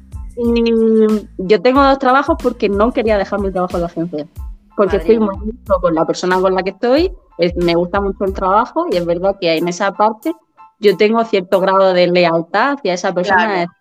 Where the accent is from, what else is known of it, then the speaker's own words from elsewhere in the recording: Almería, Andalusia, Spain; now in Madrid, Spain; Yo soy de Almería. Entonces, yo vivo aquí en Madrid, yo llevo 11 años